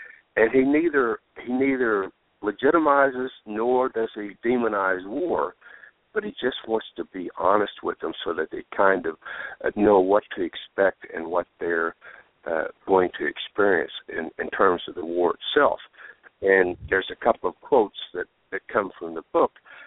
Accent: Oklahoma, United States; because he's an Oklahoman and an Indian and a leader, and from my home state, I kind of have a tendency to like him.

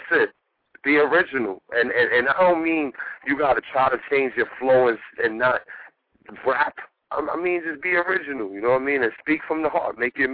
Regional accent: New York, United States; I'm from New York, man. Everybody needs to sound like themselves, man.

